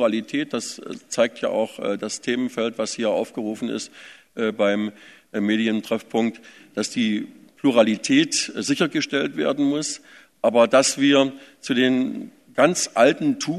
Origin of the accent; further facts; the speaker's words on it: East Germany, Germany; und das sage ich jetzt mal bewusst als Ostdeutscher